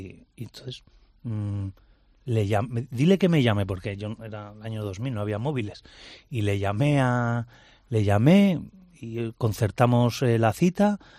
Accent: Murguía, Basque Country, Spain; Hombre, pues mira, el Santuario de Oro, en Murguía, en mi pueblo. La verdad que es un sitio que ves todo el Valle de Zuya

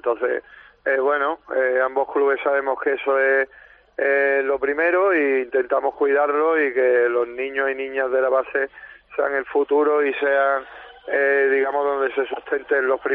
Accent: Antequera, Andalusia, Spain; ver el balonmano en la ciudad donde has nacido y donde te has criado y de donde eres, pues la verdad es que es una satisfacción grande.

